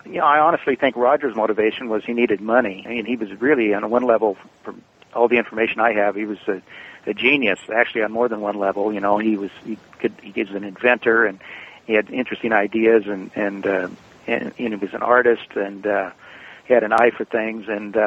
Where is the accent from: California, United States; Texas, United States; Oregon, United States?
Oregon, United States; Eugene; Well, I grew up in Bigfoot country. I grew up in Eugene, Oregon, so that was right smack dab in the middle of Bigfoot country.